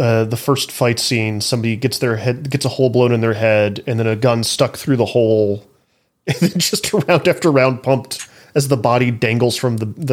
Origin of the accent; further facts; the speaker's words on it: Dallas, Texas, United States; And I'm from Dallas.